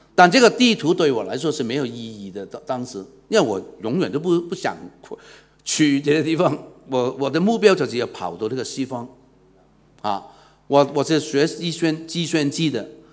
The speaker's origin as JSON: {"language": "Chinese", "country": "Hong Kong", "tie": "born or raised there", "said": "我是从小在香港长大的，我从小就受了那个教会很多的恩惠，但我没有信主"}